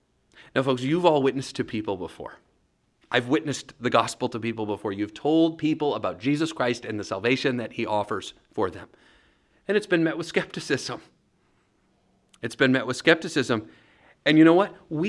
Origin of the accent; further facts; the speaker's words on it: Abbotsford, British Columbia, Canada; also born or lived in Winnipeg; Kind of like I'm from Winnipeg, but I grew up in Abbotsford.